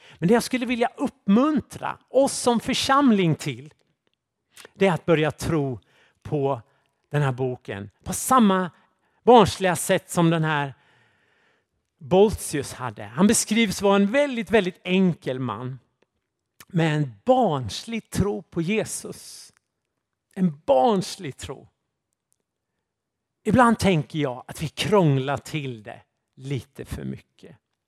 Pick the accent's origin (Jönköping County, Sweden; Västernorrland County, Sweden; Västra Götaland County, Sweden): Jönköping County, Sweden; Jönköping; Jag växte upp i Jönköping.